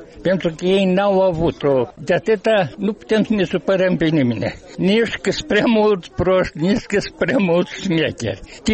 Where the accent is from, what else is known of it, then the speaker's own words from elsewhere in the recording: Moldova; Mă mândresc că sunt moldovean de origine română.